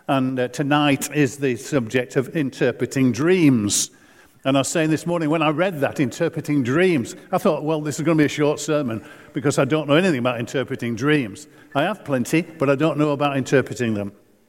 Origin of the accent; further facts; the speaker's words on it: Yorkshire and the Humber, United Kingdom; I'm a Yorkshireman